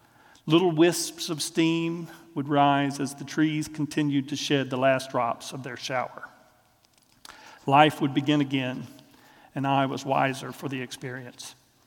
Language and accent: English; Tennessee, United States; my family lived on a farm in West Tennessee. Now, although I was born in East Tennessee and I've moved back here